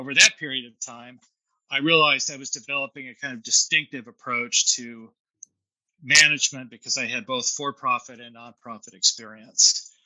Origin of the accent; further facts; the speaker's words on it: Dallas, Texas, United States; And I loved growing up in Dallas and had a great relationship with my family